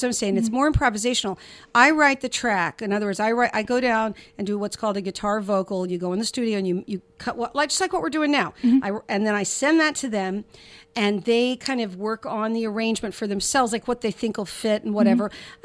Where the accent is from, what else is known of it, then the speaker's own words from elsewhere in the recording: the South, United States; I had three sisters, and I'm from the South, and we're like a Faulkner novel combined with Louisa May Alcott, Little Women.